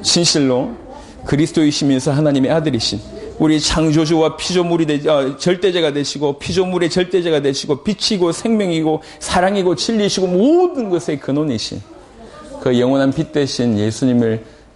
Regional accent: Yeongnam, South Korea; 저는 이 영남 출신이다 보니까

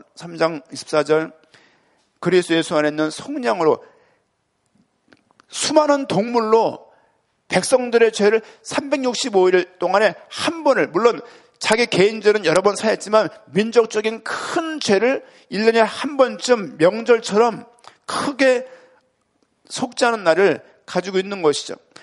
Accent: Seoul, South Korea; 저는 고향에 서울시 은평구 수적동 390번지입니다. 아버지는 이북 사람이지만 전 서울에서 태어났어요.

